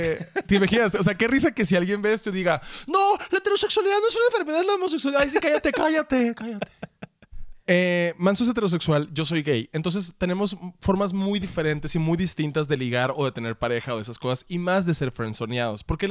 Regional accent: Sonora, Mexico; Soy ese güey sonorense que está como, ah, ¿no te acuerdas de 1996?

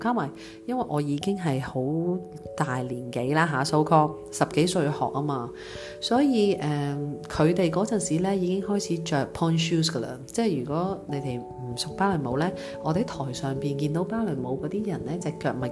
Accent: China; 我系一个中国人，佢哋系一班

